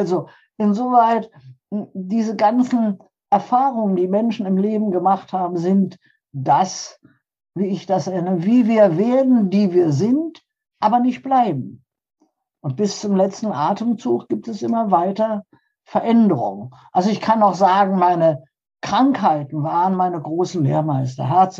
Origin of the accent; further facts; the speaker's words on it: Hamburg, Germany; Und ich, fröhlich wie ich war, aus Hamburg kommen, halte ich meine Antrittsvorlesung